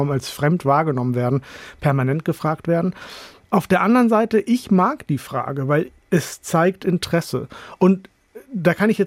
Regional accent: Hollern-Twielenfleth, Lower Saxony, Germany; ich komme aus Holland-Vielenfleet, das ist ein Dorf im alten Land, wo ich groß geworden bin.

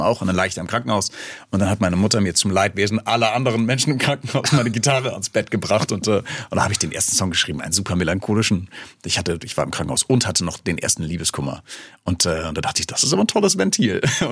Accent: Hamburg, Germany; Also in Hamburg, wo ich herkomme, ist das auch so.

